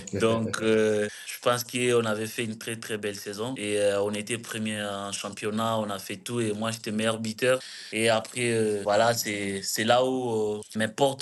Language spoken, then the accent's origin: French; Lubumbashi, Haut-Katanga, DR Congo; moi, je venais de Lubumbashi. Lubumbashi, ça parle un peu Swahili, français, Akin, ça parle Lingala. Et moi, je ne parlais pas Lingala